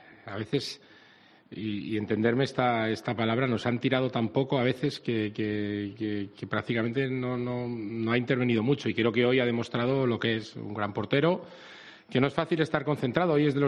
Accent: Altea, Valencian Community, Spain; después de mi tierra, de donde vivo, de Altea

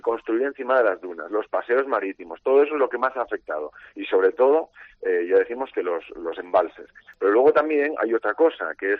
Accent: Asturias, Spain; yo soy asturiano

